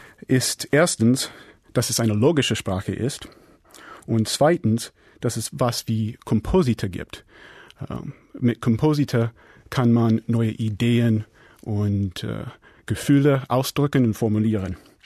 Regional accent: Goshen, Indiana, United States; German is a second language; Ich komme aus Goshen, Indiana, in den Vereinigten Staaten. Das heißt, dass ich eine sogenannte Hoosier bin.

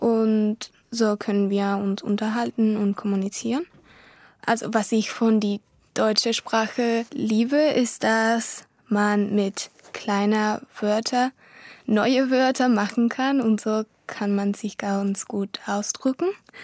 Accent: Chile; German is a second language; Ich komme aus Chile und ich bin in 2001 geboren. Ich lerne Deutsch, weil meine Oma Deutsch spricht und sie spricht eigentlich kein Spanisch.

